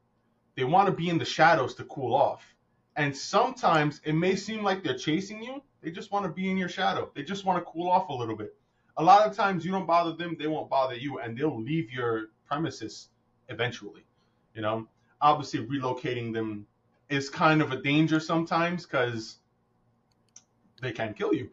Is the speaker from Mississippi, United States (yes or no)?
no; New York, United States; there's no way that's possible because I'm from New York.